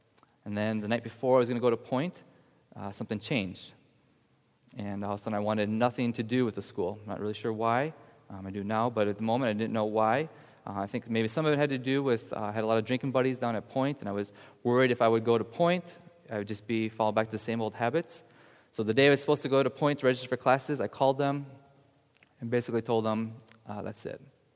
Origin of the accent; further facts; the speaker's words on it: Wausau, Wisconsin, United States; I went to one of the UW Extension Centers near where I grew up in Wausau, University of Marathon County.